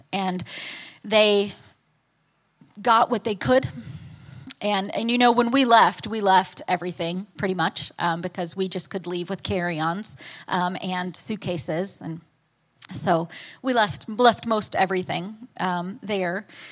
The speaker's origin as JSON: {"language": "English", "country": "United States", "said": "I think it's really cool as an American that I get to stand up here"}